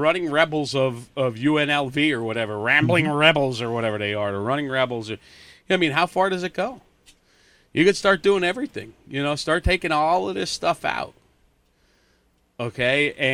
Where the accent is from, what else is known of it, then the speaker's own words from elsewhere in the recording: Frackville, Pennsylvania, United States; I'm from Schuylkill County. I'm from Frackville. I am not a Skook.